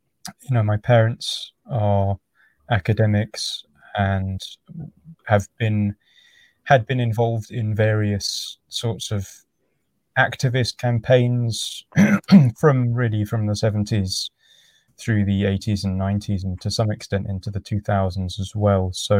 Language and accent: English; London, United Kingdom; Right now I'm in Devon, which is in the southwest. Gotcha. I'm from London originally.